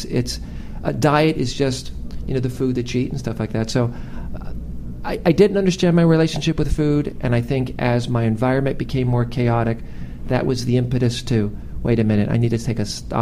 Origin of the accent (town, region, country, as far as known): Houston, Texas, United States